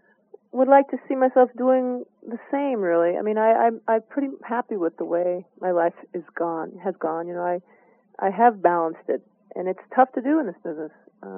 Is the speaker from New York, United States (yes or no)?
no; Tucson, Arizona, United States; born there; I was born in Tucson, Arizona, so no problem.